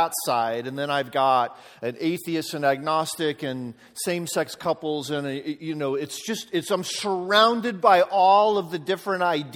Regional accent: Colorado, United States; I'm from Colorado. In fact, I live in a little town called Manitou Springs, which is right at the foot of Pikes Peak.

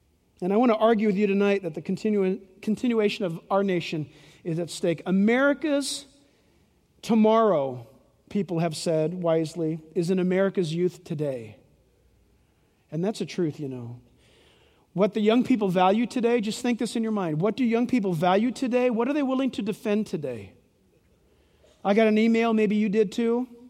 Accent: United States; I'm an American.

